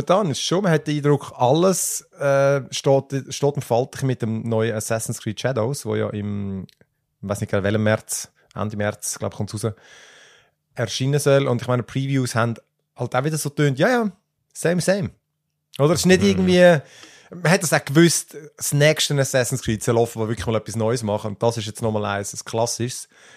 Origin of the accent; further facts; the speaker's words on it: Switzerland; das kann man nicht aussprechen als Schweizer.